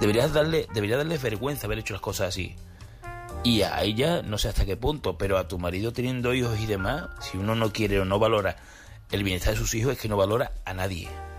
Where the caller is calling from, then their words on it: Seville, Andalusia, Spain; A ver, llamo desde Sevilla para el tema de esta chica